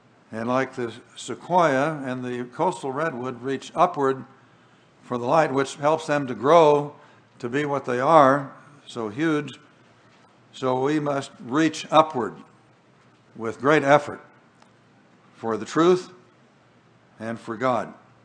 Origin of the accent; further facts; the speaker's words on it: Oregon, United States; are there any redwoods that are in Oregon, my home state?